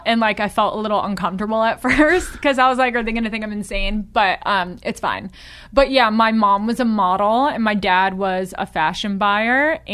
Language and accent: English; New York, United States; Like, so I grew up in Westchester.